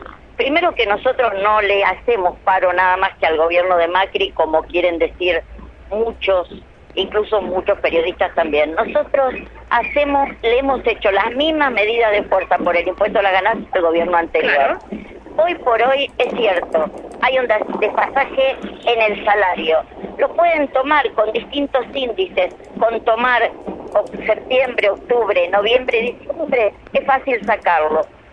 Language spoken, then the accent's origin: Spanish; La Plata, Buenos Aires Province, Argentina; pero además soy de La Plata.